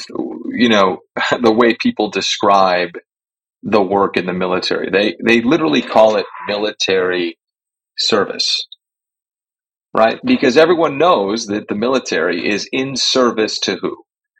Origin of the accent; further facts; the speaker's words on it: Chicago, Illinois, United States; I'm a 90s kid. I grew up in Chicago, right?